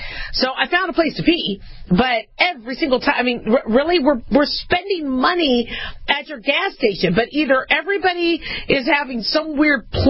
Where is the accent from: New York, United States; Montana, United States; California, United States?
California, United States; But I still feel like I'm part Californian, which is why I support the Dodgers and I support the Raiders and all that. You know, once you're from SoCal, it's really hard to kind of separate that.